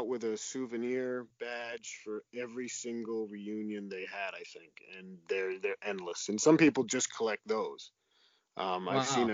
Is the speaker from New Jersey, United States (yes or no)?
yes; New Jersey, United States; my home state of New Jersey